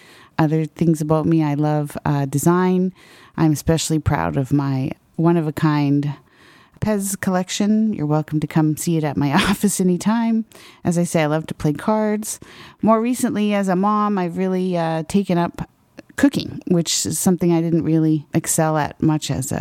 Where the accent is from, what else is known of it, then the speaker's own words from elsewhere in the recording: Ontario, Canada; also born or lived in Quebec City; I was born in Quebec City and grew up in Northern Ontario. I went away to school at Ottawa U and got an economics degree and promptly decided to move to the West Coast, which seemed to be the thing to do at the time. Spent about 10 years in Vancouver.